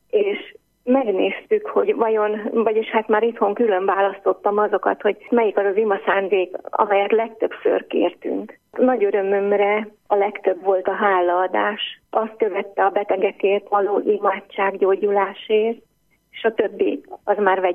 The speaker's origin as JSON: {"language": "Hungarian", "town": "Alsónémedi", "region": "Pest", "country": "Hungary", "tie": "born or raised there", "said": "Ismerjük egymást, egymástól nem messze lakunk, itt nőttünk fel mindnyájan Alsónémediben"}